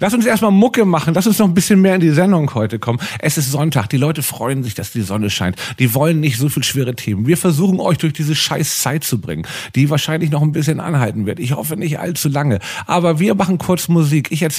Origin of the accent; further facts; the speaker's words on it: Northern Germany, Germany; Und wir sind ja beide Norddeutsche.